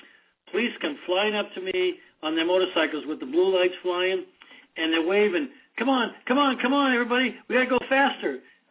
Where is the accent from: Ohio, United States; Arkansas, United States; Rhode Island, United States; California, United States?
California, United States; Oceanside; he told me he's from Oceanside. And I said, well, I'm from Oceanside.